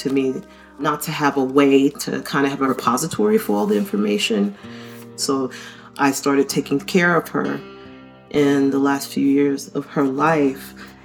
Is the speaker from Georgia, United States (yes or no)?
no; New York City, New York, United States; My family migrated from New York City in the early 50s. I didn't have much space. I grew up in Manhattan, in Midtown Manhattan. All I had was Central Park.